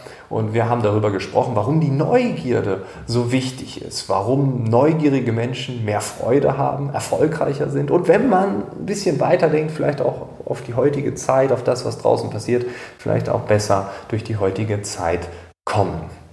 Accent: Lower Saxony, Germany; wenn ich meine Eltern in meiner Heimat Ostfriesland besuche

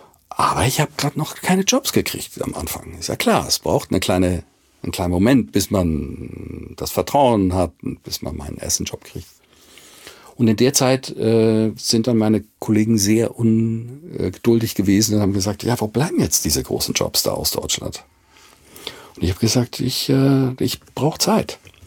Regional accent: Switzerland; Ich als Schweizer darf das sagen. Ja, ich war ja Schweizer, ich habe das so beobachtet aus der Schweizer Perspektive.

